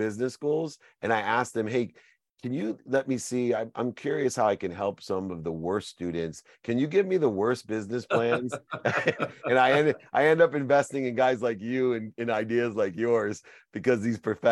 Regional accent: California, United States; I'm from California, you know, although I went to Louisiana for law school

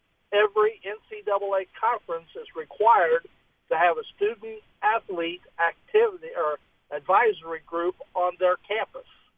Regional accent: Kansas, United States; now in Jackson, United States; I'm an old-timer. I'm 74 from Kansas originally. But I still teach full-time at an HBCU college in Jackson, Tennessee.

